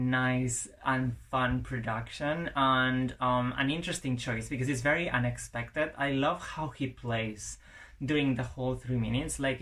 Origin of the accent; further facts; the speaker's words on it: Spain; English is a second language; from Spain, and I'm here to provide you with my top three